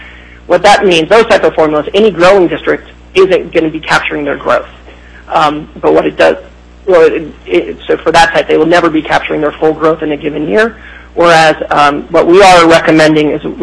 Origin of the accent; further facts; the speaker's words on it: Denver, Colorado, United States; you know, we're from Colorado, Denver, and so I'll mention Colorado because it's just a system that it's on my mind